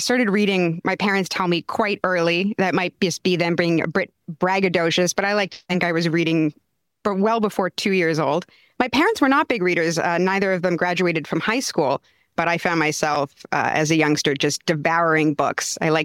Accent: Thornhill, Ontario, Canada; So usually I tell people Toronto, but this is one of the few communities where I can say that I grew up in Thornhill

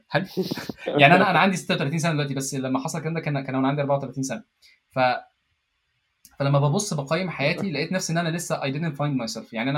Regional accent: Egypt; moved away as an adult; انا كنت عايز اطلع من مصر، فاهم ازاي؟ فانا بالنسبه لي اي حاجه تطلعني من مصر انا هاخدها

